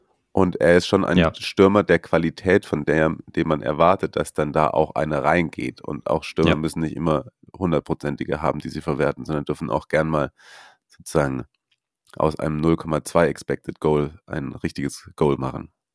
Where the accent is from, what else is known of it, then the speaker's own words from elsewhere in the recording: Swabia, Germany; wie man bei uns in Schwabe früher gesagt hat, dreierles S.